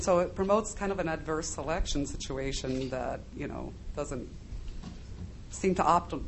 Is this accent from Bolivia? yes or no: yes; Bolivia; And I grew up in Bolivia for 11 years